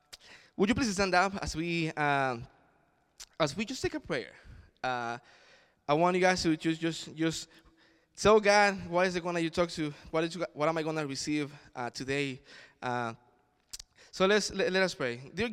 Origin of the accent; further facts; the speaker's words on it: El Salvador; now in United States; I come from El Salvador, and the culture over there is different.